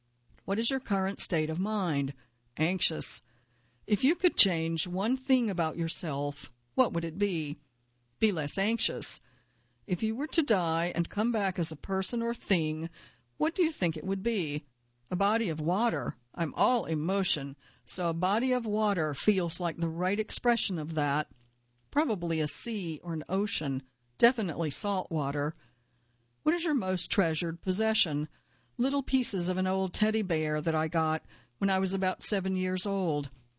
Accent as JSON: {"language": "English", "region": "New York", "country": "United States", "said": "As a New Yorker and a terrible cook, I order takeout much more than I should."}